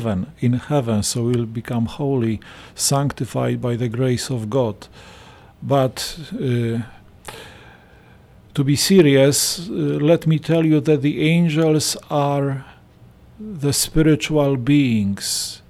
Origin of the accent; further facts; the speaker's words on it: Toruń, Kuyavian-Pomeranian Voivodeship, Poland; born there; English is a second language; I was born in Toruń. Toruń is a very famous place, famous for Nicolaus Copernicus. Probably you have heard about him.